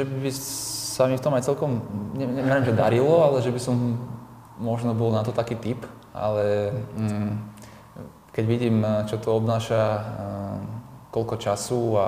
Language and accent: Slovak; Žilina, Žilina Region, Slovakia; čo som ako registroval ako Žilinčan